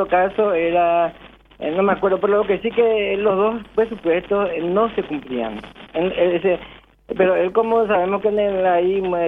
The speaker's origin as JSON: {"language": "Spanish", "country": "Paraguay", "said": "somos paraguayos"}